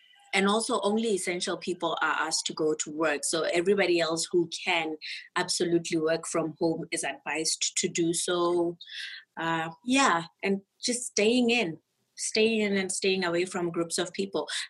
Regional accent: Botswana; I'm actually not from SA. I'm from Botswana, but I do have family in SA

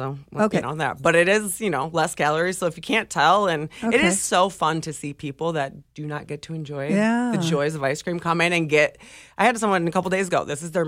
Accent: Michigan, United States; also born or lived in Chicago; I'm originally from Michigan, went and helped to open a tech company out there, did that whole thing, and then decided I am not a big city girl.

